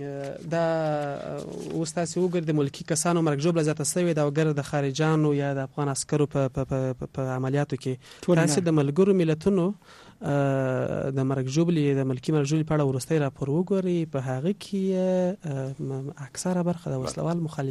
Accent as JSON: {"language": "Pashto", "region": "Kandahar", "country": "Afghanistan", "said": "زه خپل د کندهار یم، زه خپل د کندهار پنجوایی پیژنم،"}